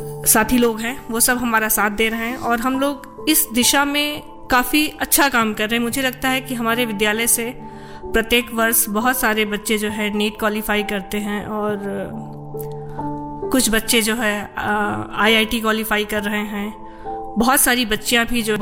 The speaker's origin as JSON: {"language": "Hindi", "region": "Uttar Pradesh", "country": "India", "said": "आपके गोंडा से थोड़ी सी दूरी पर हमारा गांव है।"}